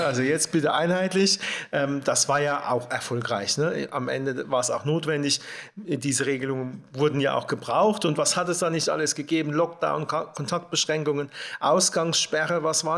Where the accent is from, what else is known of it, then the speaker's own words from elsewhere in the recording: Leimersheim, Rhineland-Palatinate, Germany; Wir hatten zum damaligen Zeitpunkt in meinem Heimatort in Leimersheim 0 Infizierte.